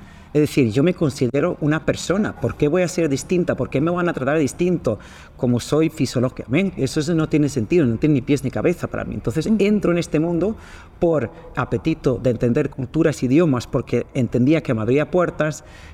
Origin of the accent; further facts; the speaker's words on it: Sweden; Spanish is a second language; Sí, soy sueca, 100%, pero latina de corazón.